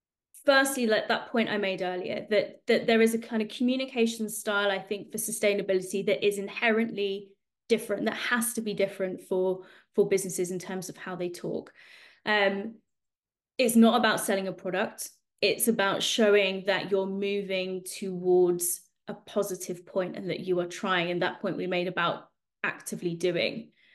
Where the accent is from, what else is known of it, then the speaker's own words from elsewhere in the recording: United Kingdom; I mean, I'm a Brit, aren't I?